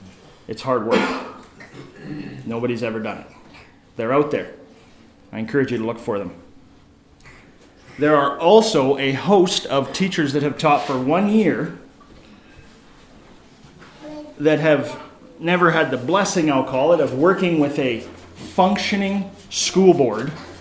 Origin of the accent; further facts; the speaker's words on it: Salmon Arm, British Columbia, Canada; I'm from Salmon Arm, British Columbia.